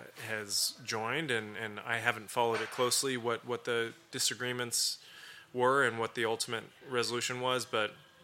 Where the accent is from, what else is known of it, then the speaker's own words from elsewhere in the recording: Turkey; because I grew up in Turkey.